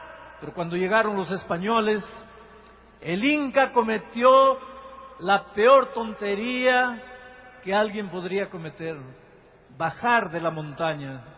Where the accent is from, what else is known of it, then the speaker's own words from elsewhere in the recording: Peru; now in Brazil; Aunque yo vivo los últimos 25 años en el Brasil, yo nací en el Perú y me crié en el Perú.